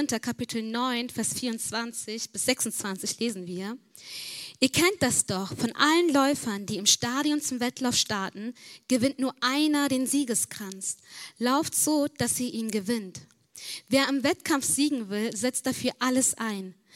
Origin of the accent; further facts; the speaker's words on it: Sri Lanka; ich komme aus Sri Lanka, einer kleinen Insel südlich aus Indien. Und der Großteil ist da hinduistisch, buddhistisch geprägt. Die Christen sind eine Minderheit.